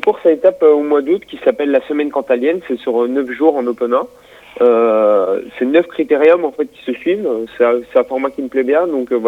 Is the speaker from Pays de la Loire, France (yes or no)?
yes; Pays de la Loire, France; C'est vraiment les fers de lance chez nous en Vendée, ouais.